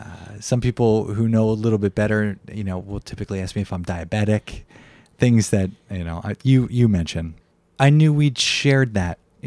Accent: Virginia, United States; born there; I was born in Virginia. You were away from home.

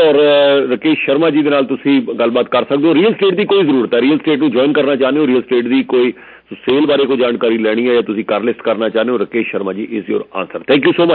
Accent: Pakistan; ਅੰਮ੍ਰਿਤਸਰ ਬੈਠੇ ਹਾਂ ਅਸੀਂ ਪਾਕਿਸਤਾਨ ਤੋਂ ਆਏ ਹਾਂ

